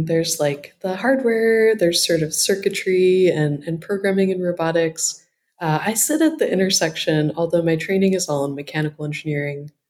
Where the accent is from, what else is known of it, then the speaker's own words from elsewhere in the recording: Ohio, United States; So I'm originally from Appalachia, like the southern part of Ohio. That's Appalachian.